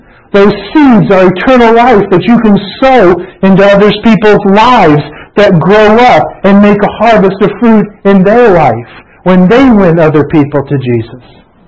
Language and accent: English; Florida, United States; I grew up in Florida. I was born in Florida.